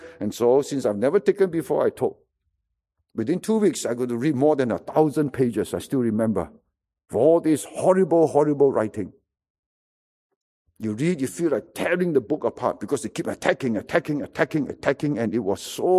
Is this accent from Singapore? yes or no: yes; Singapore; it was not a regular semester since we have nowhere to go as Singaporean.